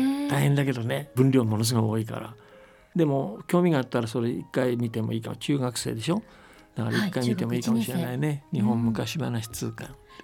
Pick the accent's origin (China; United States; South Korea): China; born there; Japanese is a second language; だから僕中国生まれだし中国たびたび行ってますけども